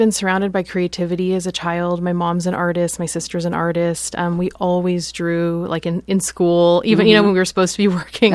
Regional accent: Astoria, Oregon, United States; Yeah, I was born and raised here. I grew up here in Astoria, and I was born at the place that used to be a hospital right next to the Blue Scorcher.

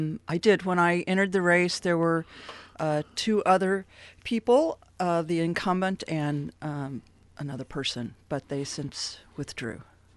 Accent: Atlanta, Georgia, United States; also born or lived in Charlotte, United States; I was born in North Carolina. I'm sort of a builder's brat. My father was a home builder. We moved around a lot. I lived in Charlotte until I was 9, and then the family moved to Atlanta, and I lived there through high school

